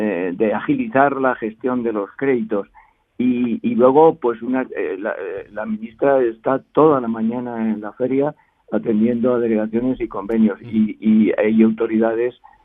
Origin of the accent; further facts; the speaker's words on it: Toledo, Castilla-La Mancha, Spain; Y eso que yo soy de Toledo, una de las ciudades que podía haber competido con Córdoba.